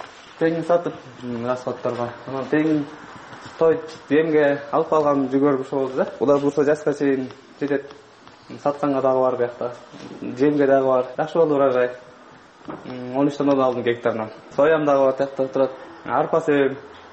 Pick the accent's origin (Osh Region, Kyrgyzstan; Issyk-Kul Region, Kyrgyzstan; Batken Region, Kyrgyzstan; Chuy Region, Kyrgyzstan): Chuy Region, Kyrgyzstan; Chym-Korgon; Чымкоргон айылында тейөл өскөм. Чымкоргон мектебин бүткөн эмес он биринчи классты.